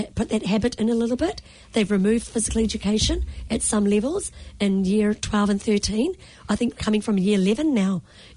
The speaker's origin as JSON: {"language": "English", "country": "India", "said": "I'm an Indian, and not many Indians were doing this."}